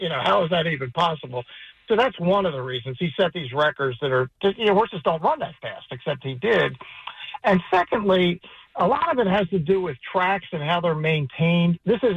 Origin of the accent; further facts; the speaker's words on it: Baltimore, Maryland, United States; because I grew up in Baltimore, so I'm a Preakness guy.